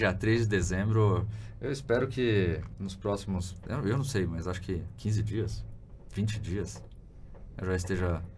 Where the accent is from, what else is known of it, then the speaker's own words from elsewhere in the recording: Brusque, Santa Catarina, Brazil; Lembrando que eu sou de Brusque, Santa Catarina.